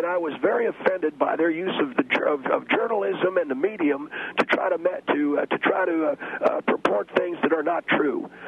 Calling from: San Antonio, Texas, United States; I'm in San Antonio.

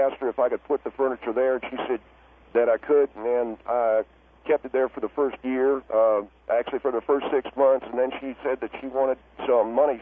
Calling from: Palm Springs, California, United States; I'm calling from Palm Springs, California.

